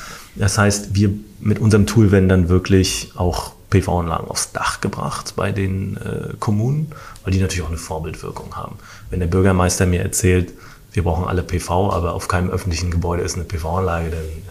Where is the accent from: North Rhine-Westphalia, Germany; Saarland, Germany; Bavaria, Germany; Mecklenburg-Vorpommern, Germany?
Mecklenburg-Vorpommern, Germany; als Mecklenburger ist es halt ein anderes Thema, weil du bist das irgendwie gewohnt.